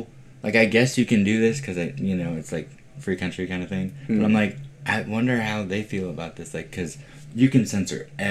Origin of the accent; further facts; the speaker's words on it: Valencia, California, United States; I grew up in Valencia, which is right by Magic Mountain. And there's only two theaters there, and they're both Regal.